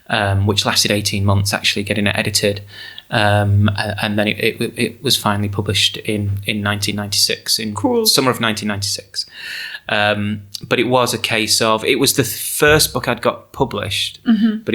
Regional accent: England, United Kingdom; also born or lived in Scotland; where I grew up in England, we called it garden creeping.

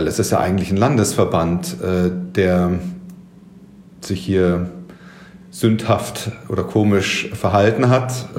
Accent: Bavaria, Germany; Ich komme ja ursprünglich aus Bayern

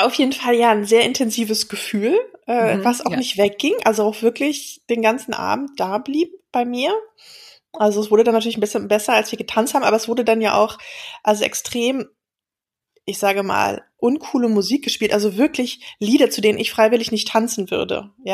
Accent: Berlin, Germany; Ich bin in Berlin aufgewachsen, was ja schon auch immer relativ wenig Shaming sozusagen hatte.

